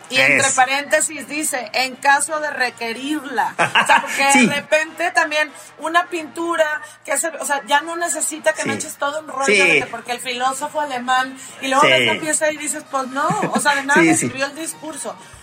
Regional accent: Guadalajara, Jalisco, Mexico; El equipo como básico, base, éramos y somos de Guadalajara, la mayoría.

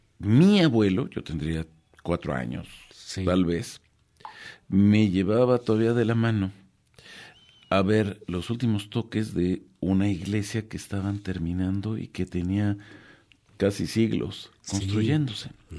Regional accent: Mexico City, Mexico; now in Guadalajara, Mexico; Oficialmente sí, pero realmente soy chilango.

